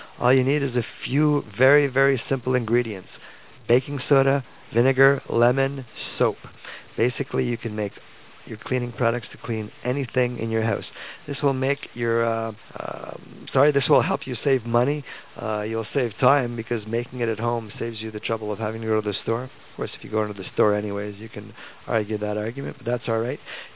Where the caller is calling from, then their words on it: Montreal, Quebec, Canada; I'm transmitting from Montreal.